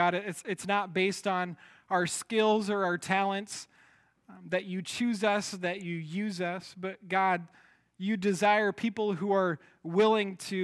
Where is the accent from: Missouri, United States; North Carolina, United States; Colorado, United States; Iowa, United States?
Iowa, United States; many of you know I grew up in Iowa, and I remember saying, you know, I'm just a kid from Iowa.